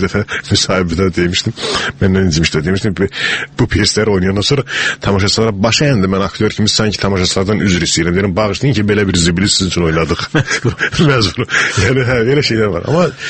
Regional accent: Bilasuvar, Bilasuvar District, Azerbaijan; born there; Bu, yəni 53-cü ildə biz ora köçürülmüşük, mən orada anadan olmuşam, Biləsvarda doğulmuşam.

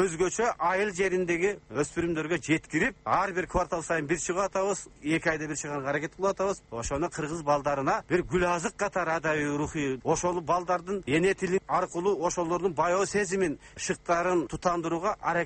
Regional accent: Tash-Kumyr, Jalal-Abad Region, Kyrgyzstan; Таш көмүр деген касиеттүү жер, себеби ал жерде кен чыгат. Таш көмүрдө менин балалыгым калган, таш көмүрдө менин жаштыгым калган.

